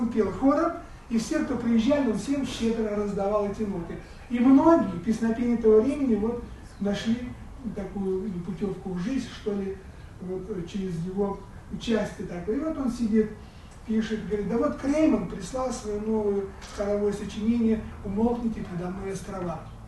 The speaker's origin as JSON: {"language": "Russian", "region": "Bishkek", "country": "Kyrgyzstan", "tie": "born or raised there", "said": "поскольку я родился и вырос во Фрунзе"}